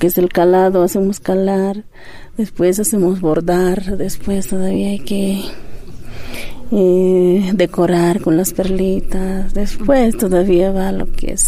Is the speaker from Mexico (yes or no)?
no; Santiago de Guata, La Paz, Bolivia; Yo, mi pueblo, como dice, allá lo de Achacachi, Santiago de Guata.